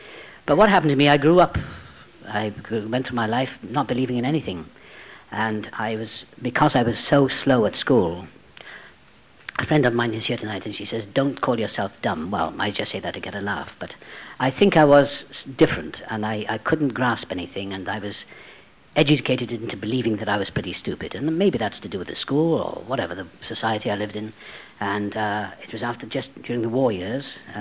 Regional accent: Wales, United Kingdom; born there; I was born in South Wales.

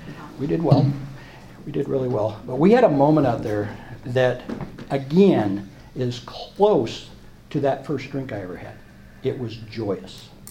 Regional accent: Edmonds, Washington, United States; also born or lived in Utah; And like I said, I grew up here. And when I grew up in Edmonds

